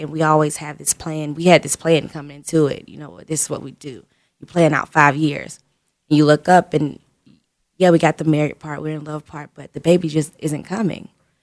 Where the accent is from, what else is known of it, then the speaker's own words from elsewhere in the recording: the South, United States; And we're from the South